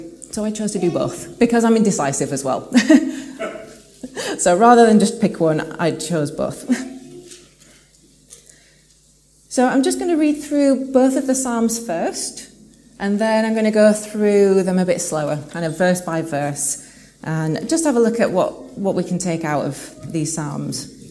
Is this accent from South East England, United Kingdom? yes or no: no; Leeds, Yorkshire and the Humber, United Kingdom; I'm from East Leeds.